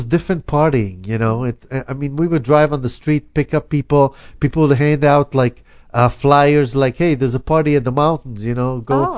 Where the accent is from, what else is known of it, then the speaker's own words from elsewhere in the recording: Israel; I'm from Israel